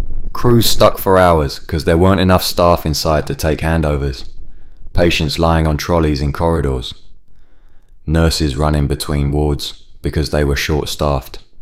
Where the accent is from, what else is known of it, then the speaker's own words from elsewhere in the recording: London, United Kingdom; I'm 31, and I grew up on the Aylesbury estate in Woolworth. My parents came from Cyprus and ran a corner shop on the Old Kent Road.